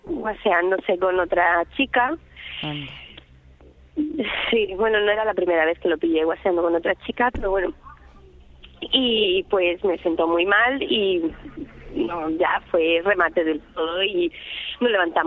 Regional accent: Cádiz, Andalusia, Spain; Yo soy de Cádiz.

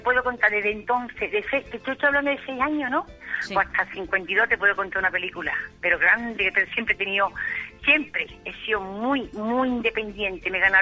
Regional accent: Andalusia, Spain; es Andalucía. Es mi sangre, mi pueblo, mi gente, mi huerto, mi campo. Es todo.

